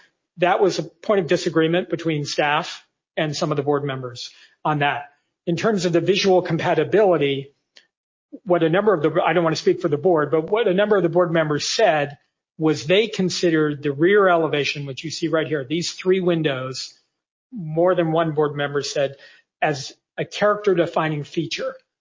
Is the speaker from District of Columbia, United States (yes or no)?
yes; Washington, District of Columbia, United States; I come from Washington, D.C., where I work very closely with the National Park Service.